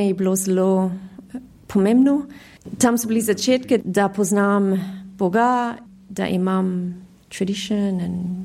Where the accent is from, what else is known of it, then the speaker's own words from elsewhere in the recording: Sydney, New South Wales, Australia; Ja, rodila sem se v Sidneju. Moji starši so Slovenci. Mama je iz Eliske Bistrice na Primorskem in moje oče je iz Šentrupet na Dolenskem.